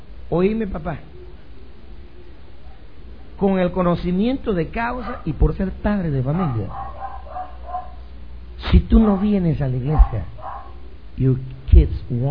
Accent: Santiago de las Manzanas, Mexico; moved away as an adult; vine de mi país, vine de México, vine de Santiago de las Manzanas, por allá

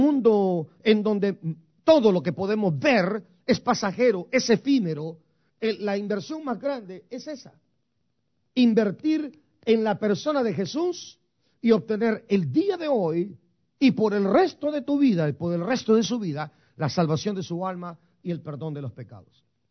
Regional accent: Guatemala; now in United States; Yo también soy migrante. Yo me vine hace 41 años de Guatemala en la misma condición que ustedes llegaron a los Estados Unidos, diré yo.

